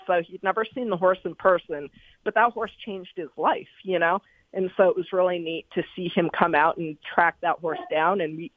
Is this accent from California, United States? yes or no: no; Cleveland, Ohio, United States; moved away as an adult; also born or lived in Kentucky; I grew up in Cleveland, Ohio, so the closest track was Thistledown, and I learned to love horse racing from going there and from watching it on TV, and came to Kentucky to go to college